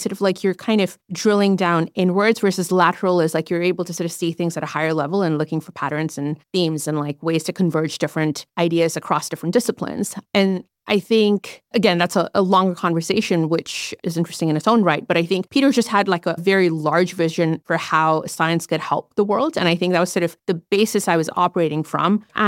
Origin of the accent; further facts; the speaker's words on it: Oman; now in San Francisco, United States; I am a Kiwi living in San Francisco. My parents are from India. I was born there. I grew up in Oman.